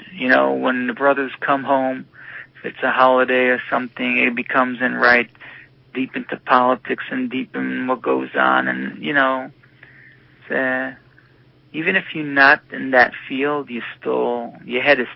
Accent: Israel; born there; English is a second language; No, I was born in Israel.

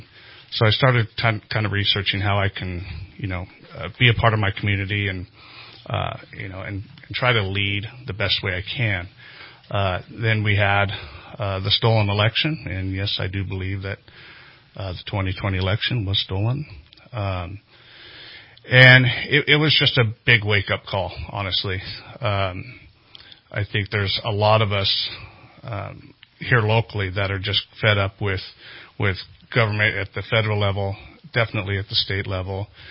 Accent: Big Valley, United States; My childhood, I grew up in Big Valley, so that's 90 miles east of here, the towns of Beaver, Lookout, Aiden, and New Beaver. I grew up on a 1,000-acre alfalfa farm.

